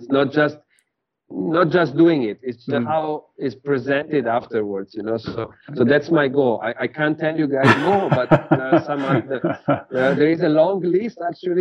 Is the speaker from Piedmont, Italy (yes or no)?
no; Bologna, Emilia-Romagna, Italy; Yeah, I mean, I'm from Bologna. I mean, I grew up in Bologna, so I grew up with Lamborghini and Ducati in my mind as the best vehicles out there.